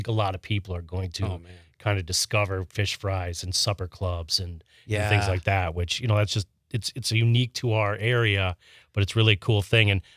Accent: White Bear, Minnesota, United States; You know, my hometown of White Bear, like our venue, we'd get 3,000 people at our game.

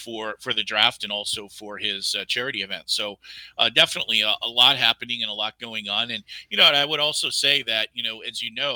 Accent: Houston, Texas, United States; you know, I'm from Houston, Texas, and I've never been there.

